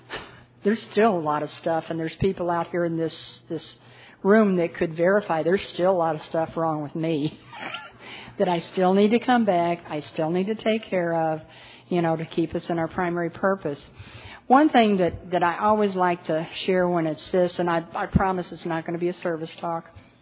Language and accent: English; St. Louis, Missouri, United States; I had been taken down to Lynch Street in St. Louis. I'm originally from St. Louis.